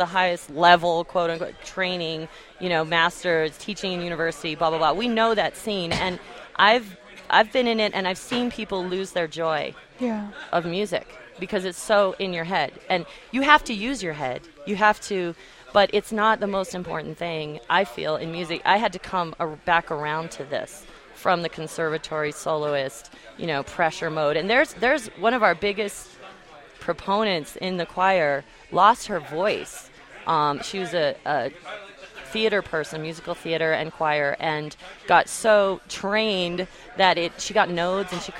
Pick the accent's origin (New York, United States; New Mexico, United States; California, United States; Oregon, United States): New Mexico, United States; Santa Fe; I grew up in El Rancho in Pewaukee, and there was a choir in Santa Fe